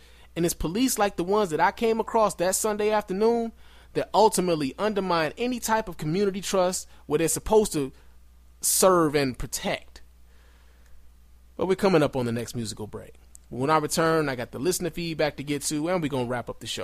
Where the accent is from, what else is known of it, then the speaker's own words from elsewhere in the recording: Chicago, Illinois, United States; I do plan on suing the city of Chicago, my hometown, the city I love, for violating my civil rights.